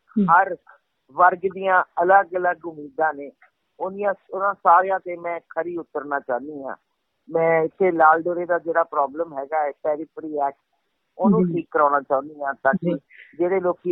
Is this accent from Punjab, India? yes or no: no; Chandigarh, India; ਮੈਂ ਚੰਡੀਗੜ੍ਹ ਦੀ ਓਰਿਜਨਲੀ ਜੀ, ਇੱਥੇ ਹੀ ਪੜ੍ਹੀ ਵੱਡੀ ਹੋਈ ਹਾਂ, ਇੱਥੇ ਹੀ ਪੜ੍ਹੀ ਲਿਖੀ ਹਾਂ, ਚੰਡੀਗੜ੍ਹ ਮੇਰਾ ਸ਼ਹਿਰ ਹੈ, ਮੇਰਾ ਹੋਮ ਟਾਊਨ ਹੈ, ਮੈਂ ਇੱਥੇ ਹੀ ਰਹਿੰਦੀ ਹਾਂ ਹੁਣ 5 ਸਾਲਾਂ ਤੋਂ